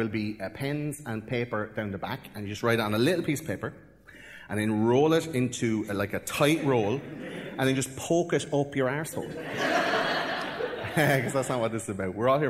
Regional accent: Ireland; Do you know that I I'm from Ireland, right?

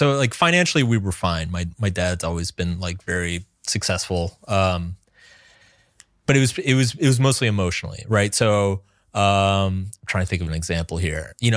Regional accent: American South, United States; I grew up in the American South. So I grew up very religious, very conservative, and I'm neither of those things.

